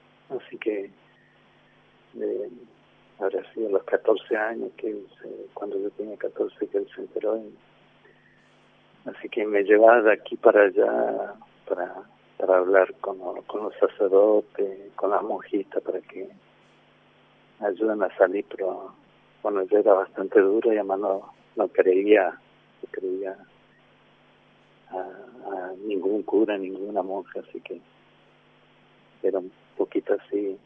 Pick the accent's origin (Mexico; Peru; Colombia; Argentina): Argentina; Tres Isletas, Chaco; nací en el Chaco y siempre viví en el Chaco, ¿no? Nací en un pueblo del interior del Chaco que se llama Tres Isletas. Y bueno, desde que nací con mis padres y mis dos hermanitas vivíamos en el campo, a 10 kilómetros del pueblo.